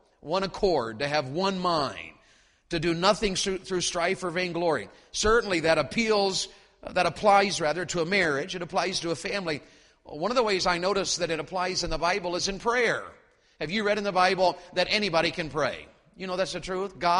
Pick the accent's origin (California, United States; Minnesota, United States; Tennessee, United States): Tennessee, United States; Wartburg; I grew up here in Tennessee between Oak Ridge and Oneida, a little town called Wartburg. Wartburg, Tennessee. And that was my hometown.